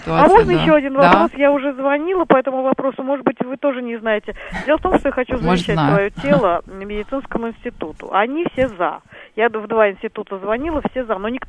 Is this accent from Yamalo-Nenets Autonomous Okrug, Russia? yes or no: no; Moscow, Russia; я из Москвы.